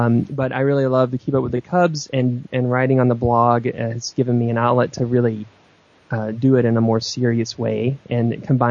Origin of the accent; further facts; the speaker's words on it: Tennessee, United States; Well, I'm from Tennessee originally, and grew up there and spent most of my early years there.